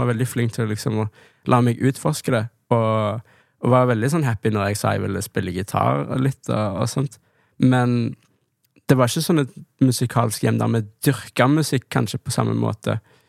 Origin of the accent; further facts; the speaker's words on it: Stavanger, Rogaland, Norway; also born or lived in Oslo / Amsterdam; åpenbart så er jeg jo født og oppvokst i Stavanger, og har jo et godt forhold til det.